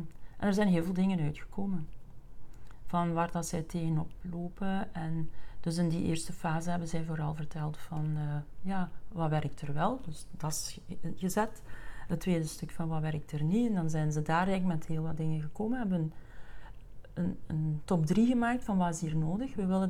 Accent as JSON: {"language": "Dutch", "region": "Flanders", "country": "Belgium", "said": "We zijn Vlamingen, we zijn niet zo gelijk de Nederlanders."}